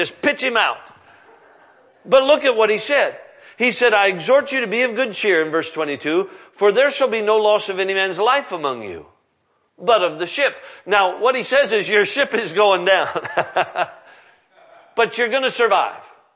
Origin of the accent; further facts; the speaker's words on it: Alaska, United States; Listen, I'm from Alaska. We do it the same way. It's 40, 50 below zero